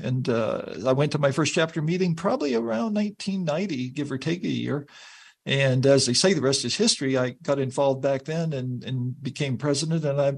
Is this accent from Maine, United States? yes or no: yes; Maine, United States; I'm from Northern Maine originally, and she knitted us woolen mittens and socks for the winters up there